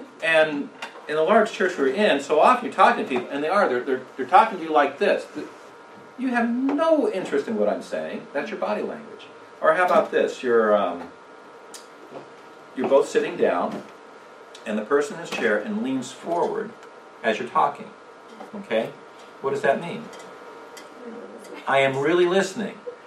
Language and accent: English; California, United States; growing up in California, it's Mexican Spanish that I've heard all my life